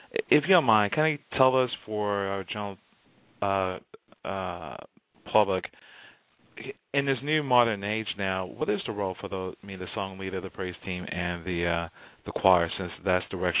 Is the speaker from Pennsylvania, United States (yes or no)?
no; Houston, Texas, United States; And all of a sudden, and I just remember growing up in Houston and Lakewood, oh, that's pretty.